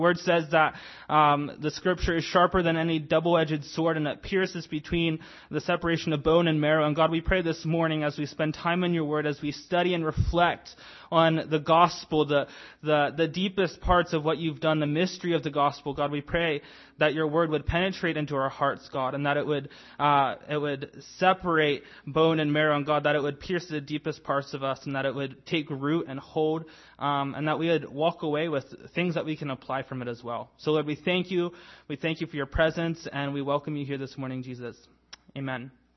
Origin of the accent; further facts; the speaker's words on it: Lancaster, United States; I'm originally from Lancaster, grew up in church. My grandfather was the pastor